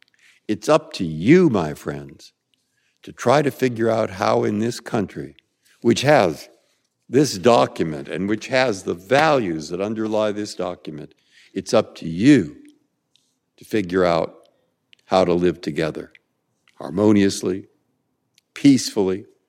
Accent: San Francisco, California, United States; also born or lived in Massachusetts; I grew up in San Francisco. I had my career here in Massachusetts

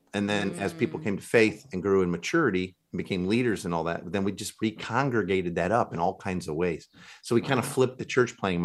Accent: Chicago, Illinois, United States; now in Seattle, United States; And we're from Chicago area originally. We live out in Seattle area now

